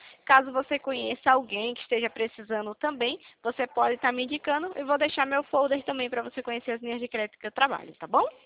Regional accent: Itatiba, São Paulo, Brazil; Eu sou de Itatiba. Itatiba, São Paulo.

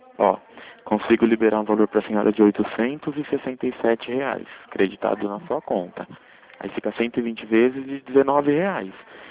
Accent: São Paulo, Brazil; Sou de São Paulo, capital.

